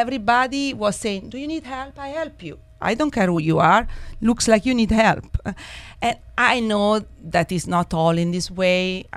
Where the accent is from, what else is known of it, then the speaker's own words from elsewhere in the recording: Teramo, Abruzzo, Italy; also born or lived in Perugia; So I went to school between Teramo, my hometown, because I was born in Teramo, and Perugia.